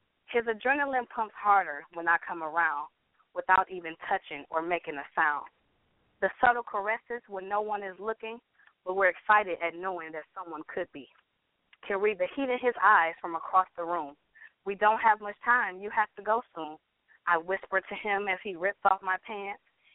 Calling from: Detroit, Michigan, United States; the writer, calling from Detroit, Michigan.

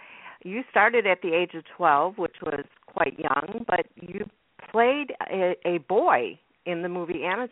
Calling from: Chicago, Illinois, United States; Well, I'm in Chicago

